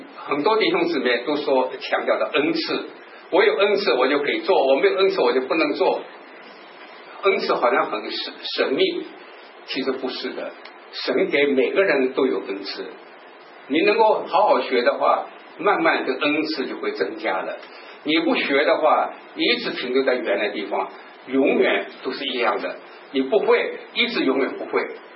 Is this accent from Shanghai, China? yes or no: yes; Shanghai, China; accent: Shanghai; 我说我更不行什么呢？我不是标准的普通话，我是上海口音